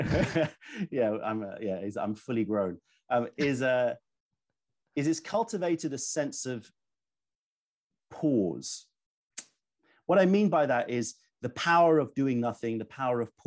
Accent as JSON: {"language": "English", "region": "London", "country": "United Kingdom", "tie": "born there", "also_born_or_lived": "New York", "said": "I'm a city boy. I was born in London and studied in New York, you know, so like I love cities."}